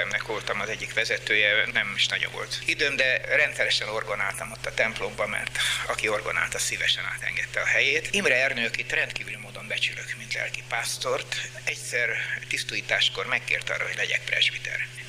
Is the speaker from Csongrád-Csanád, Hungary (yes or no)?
no; Békés, Hungary; born there; Békésebben születtem 1935-ben. Édesanyám paraszt családnak a gyermeke.